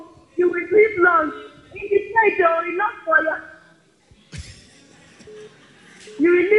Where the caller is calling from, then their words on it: Niger State, Nigeria; calling from Niger State.